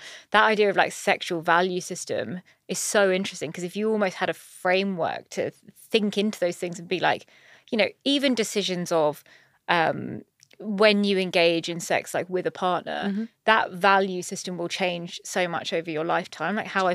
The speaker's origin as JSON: {"language": "English", "town": "Brighton", "region": "South East England", "country": "United Kingdom", "tie": "born or raised there", "said": "I grew up in Brighton, so like very early on, it was like, well, I just presumed everyone was gay or bisexual."}